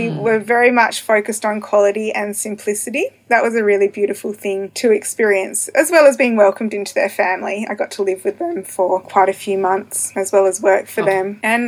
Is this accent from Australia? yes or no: yes; Yallingup, Western Australia, Australia; Since the 1980s, I grew up in rural Yelling Up, which was sheep country back then.